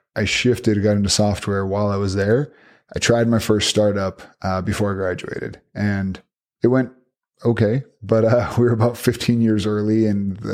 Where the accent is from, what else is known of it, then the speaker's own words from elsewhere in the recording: Seattle, Washington, United States; now in Utah, United States; So I grew up in Seattle, just a little bit north of there. Came down to Utah for school